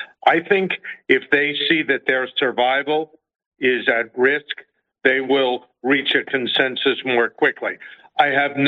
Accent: United States; how can I, as an American who wants to avoid a nuclear conflagration

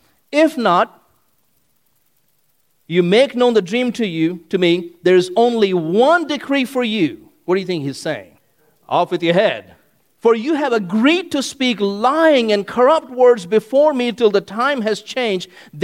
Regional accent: India; I grew up in India, and there's a kind of people known as the sadhus

